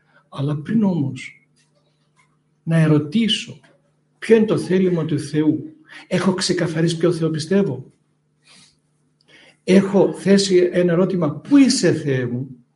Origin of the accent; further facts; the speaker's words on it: Thessaloniki, Central Macedonia, Greece; αφού είμαστε και από τη Θεσσαλονίκη